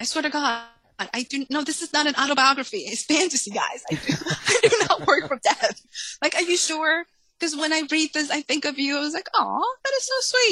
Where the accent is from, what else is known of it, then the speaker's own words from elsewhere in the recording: New England, United States; also born or lived in New York City; Even moving from up north, I grew up in New England. I went to school in New York City. I was in NYU.